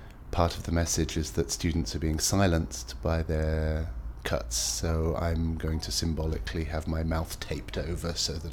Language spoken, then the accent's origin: English; South East England, United Kingdom; now in North Yorkshire, United Kingdom